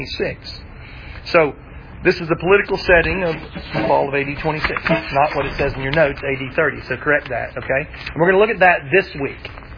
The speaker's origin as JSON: {"language": "English", "region": "Tennessee", "country": "United States", "said": "I'm from Tennessee."}